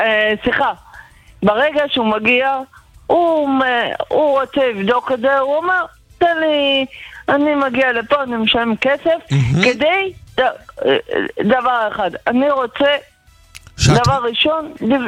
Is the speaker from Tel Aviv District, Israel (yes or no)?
yes; Bnei Brak, Tel Aviv District, Israel